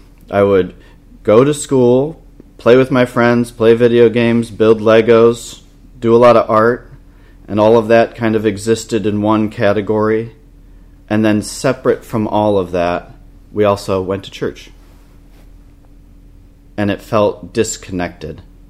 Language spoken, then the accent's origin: English; Rochester, United States; So I grew up here in Rochester, the oldest of 4 boys, and we were raised Roman Catholic.